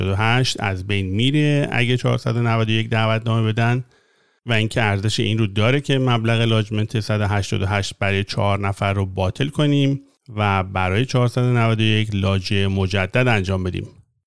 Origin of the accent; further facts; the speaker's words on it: Iran; با توجه به اینکه من ایرانی هستم